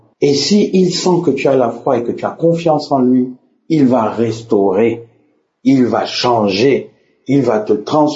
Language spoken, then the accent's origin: French; Gabon; Je suis Gabonais vivant au Gabon